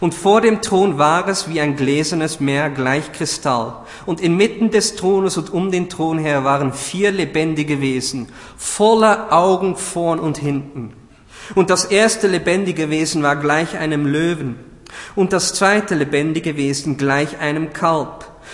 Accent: Netherlands; Ich bin ein Holländer und ich kann auch recht stolz sein manchmal.

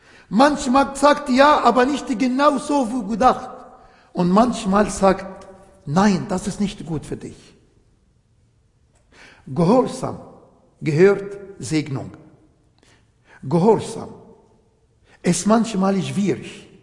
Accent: Egypt; German is a second language; ich bin Ägypter, ich will in Ägypten bleiben, der Herr hier dienen in meiner Muttersprache

